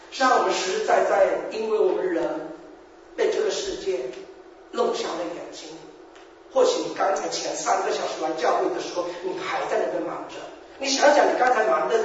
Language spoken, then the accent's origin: Chinese; China; moved away as an adult; now in Canada; 当我在国内的时候，我好像也是好像一条龙一样啊，好像或者我像搞像模像样的。当移民来加拿大的时候，才发现忽然间换了一种语言的时候，整个人什么都不是的。